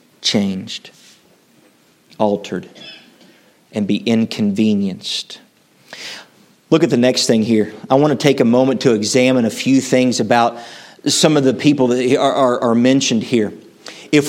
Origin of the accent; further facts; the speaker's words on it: West Virginia, United States; now in Ohio, United States; When my wife and I grew up in West Virginia, she grew up in Kentucky, and God saw fit to have two hillbillies come together and move to the Buckeye State.